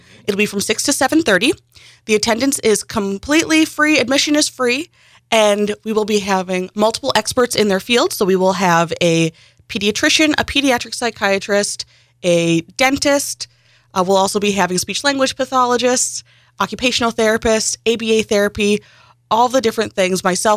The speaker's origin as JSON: {"language": "English", "town": "Marquette", "region": "Michigan", "country": "United States", "tie": "born or raised there", "said": "So I am born and raised in Marquette. I'm a local."}